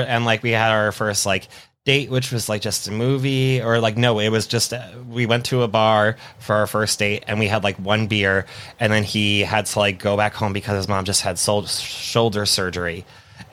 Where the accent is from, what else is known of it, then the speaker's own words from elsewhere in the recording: New York, United States; I was moving from Long Island